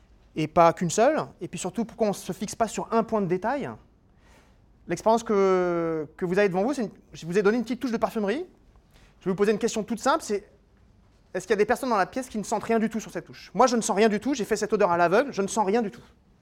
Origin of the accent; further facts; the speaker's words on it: Occitanie, France; born there; Je suis né près de Toulouse, je sens très bien les fleurs de violette